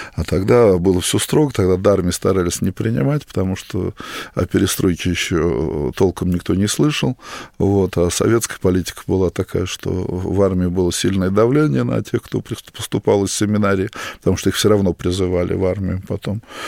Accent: Moscow Oblast, Russia; место, где я вырос, в Подмосковье, это такой поселок

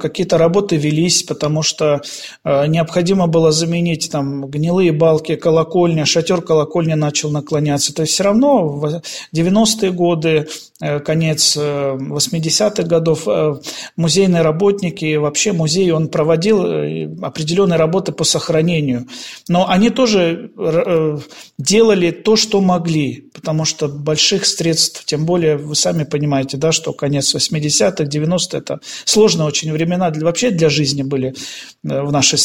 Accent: Far East, Russia; Я сам дальневосточник, практически 20 лет отслужил на Сахалине.

